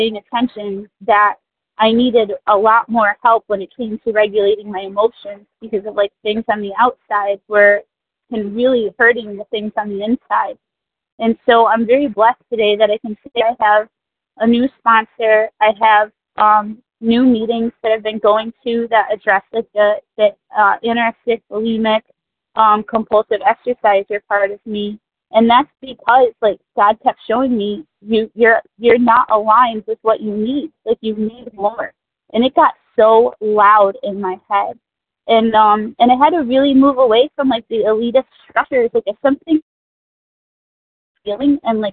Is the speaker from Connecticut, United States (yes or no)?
yes; Connecticut, United States; Yes, I'm from Connecticut. I'm very grateful to be here today.